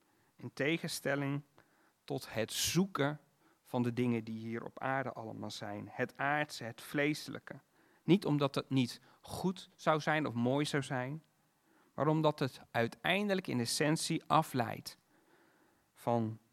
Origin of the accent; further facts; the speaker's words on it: Netherlands; En we moeten vooral niet, en dat hebben we misschien als Nederlanders heel sterk, we moeten vooral niet te zweverig worden.